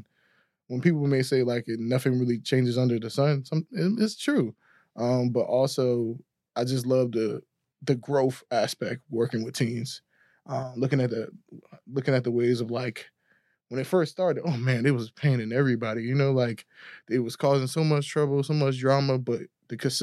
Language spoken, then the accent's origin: English; Richmond, Virginia, United States; I grew up in Richmond, and I grew up with a lot of opportunities, I can say.